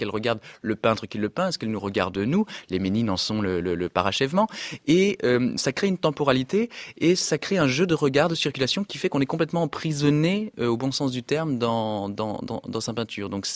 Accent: Grand Est, France; Alors, je suis alsacien, donc l'Allemagne était une proximité immédiate.

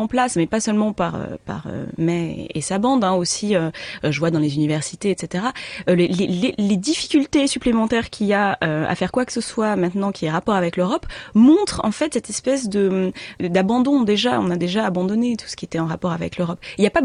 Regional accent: France; now in Great Britain; en tant que française en Grande-Bretagne.

